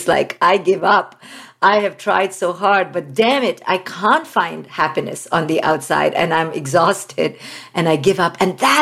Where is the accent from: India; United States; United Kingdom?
India; as an Indian woman. I was raised in India